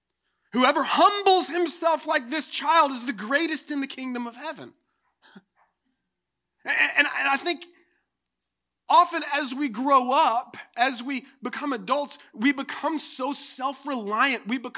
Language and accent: English; the South, United States; Like I grew up in the South and every year my family comes together